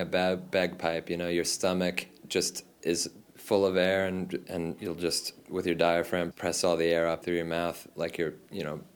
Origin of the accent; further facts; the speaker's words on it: Massapequa, New York, United States; I'm 26 years old. I'm from Massapequa, New York. It's Long Island.